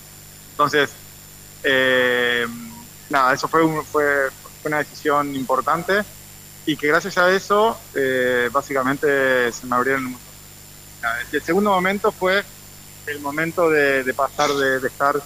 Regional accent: Gualeguaychú, Entre Ríos, Argentina; moved away as an adult; also born or lived in Buenos Aires; Nací en Gualeguaychú y bueno, estuve ahí hasta que estuve en mi primaria, secundaria, todo en el proyecto Villa Malvina. Y después, bueno, allá por el 2000 me fui a estudiar a Buenos Aires

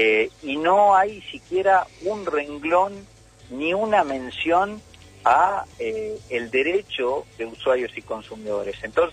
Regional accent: Argentina; nosotros como cualquier argentino, cualquier argentina, cualquier ciudadano

